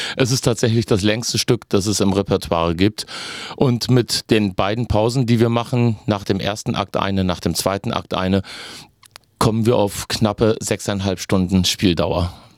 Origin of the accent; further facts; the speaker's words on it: Germany; Ich komme aus Deutschland, lebe in der Nähe von Frankfurt in Bad Kreuznach